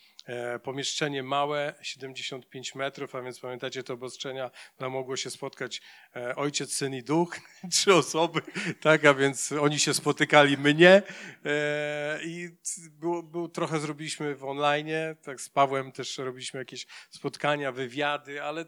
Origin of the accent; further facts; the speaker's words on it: Oława, Lower Silesian Voivodeship, Poland; Ja nie jestem z Jeleniej Góry, jestem z Oławy, więc blisko tutaj Szczelin też znam, z miasta o połowę mniejszego niż Jelenia Góra